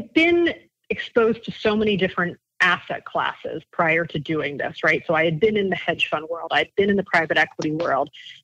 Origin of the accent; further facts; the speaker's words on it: South Carolina, United States; I grew up in South Carolina. And I don't know how many people know that, but I grew up kind of in smaller towns outside of the two recognizable cities, Columbia and Charleston.